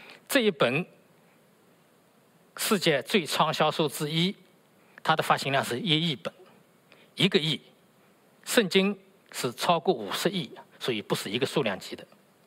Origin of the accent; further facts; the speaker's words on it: China; 那我们中国人也不该落后的啊！我们中国有一位基督徒叫小敏